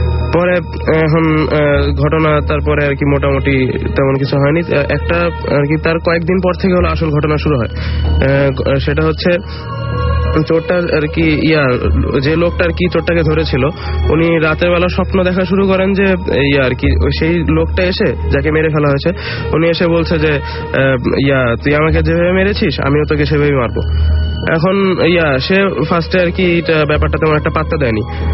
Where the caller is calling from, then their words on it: Mohammadpur, Dhaka Division, Bangladesh; মোহাম্মদপুর থেকে।